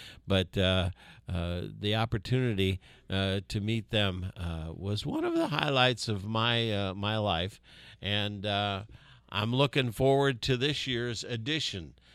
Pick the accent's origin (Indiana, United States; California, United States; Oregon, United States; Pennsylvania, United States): Indiana, United States; Valparaiso; moved away as an adult; When I came here, came to Ohio, let's see, back in 83, my goodness, it's been a long time. I came from Valparaiso, Indiana, where they have another popcorn festival.